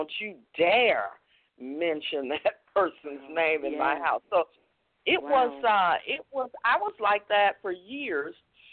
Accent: Chicago, Illinois, United States; We grew up in the Chicago, and during that time we had a very well-known mayor, Richard Daley.

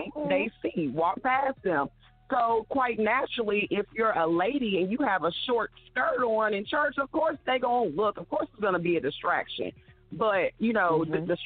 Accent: New York, United States; born there; also born or lived in West Virginia; and that's how, you know, I was born in New York. But then later on in life, we ended up moving to West Virginia, which was my grandma's, you know, initial home where she was born and raised.

